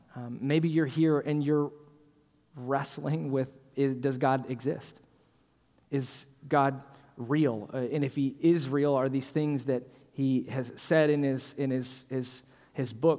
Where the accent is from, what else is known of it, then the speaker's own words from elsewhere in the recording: Ohio, United States; I'm from Ohio originally.